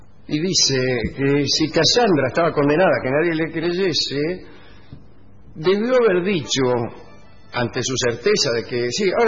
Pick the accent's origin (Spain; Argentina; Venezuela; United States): Argentina; Baigorrita, Buenos Aires Province; born there; Yo nací en Baigorrita, calcule.